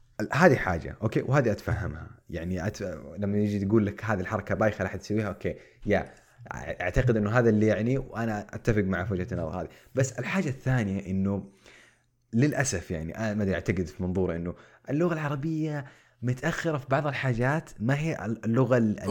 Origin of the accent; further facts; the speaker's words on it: Saudi Arabia; في بعض الناس عقل عندنا في السعودية